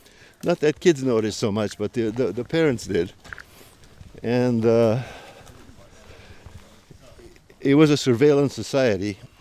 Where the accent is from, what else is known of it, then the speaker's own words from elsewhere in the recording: Romania; I'm from Romania